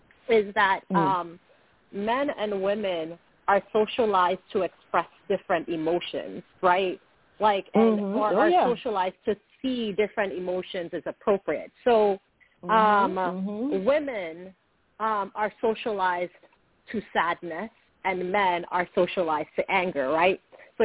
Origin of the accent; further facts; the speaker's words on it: Sierra Leone; when I grew up in Sierra Leone, I grew up next to a marsh that drained out into the beach, right?